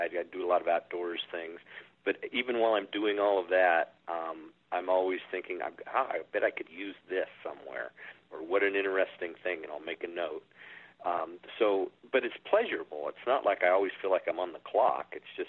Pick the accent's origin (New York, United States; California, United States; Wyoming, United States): Wyoming, United States; Although I'm from Wyoming, I've had a lot of Montana relatives.